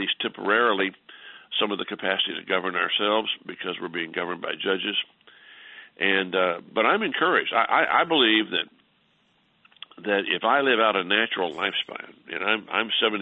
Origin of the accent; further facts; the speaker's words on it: Houston, Texas, United States; which unfortunately is in my hometown of Houston, operated by Planned Parenthood.